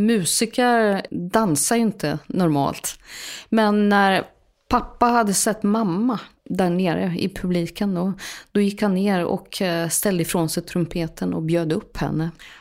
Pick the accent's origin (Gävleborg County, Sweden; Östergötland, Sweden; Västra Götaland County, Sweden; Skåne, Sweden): Östergötland, Sweden; accent: Östgötska light; folk skulle nog beskriva min dialekt liksom östgötska light. Så jag pratar inte riktigt grå östgötska, det har jag aldrig gjort. Och i och med att jag har en mamma som är från Jämtland, så det var ju pappa som pratade mer utpräglad östgötska.